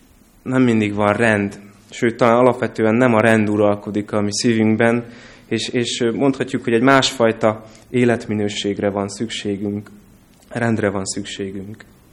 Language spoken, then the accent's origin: Hungarian; Gyula, Békés, Hungary; A gyulai gyülekezetben, ahonnan én jövök